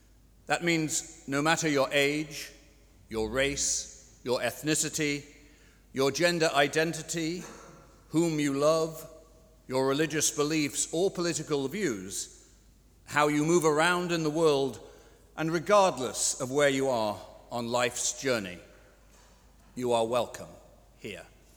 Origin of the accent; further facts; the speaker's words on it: Dublin, Leinster, Ireland; now in United States; I grew up here in Dublin, but for the past 35 years or so, I've lived mostly in the US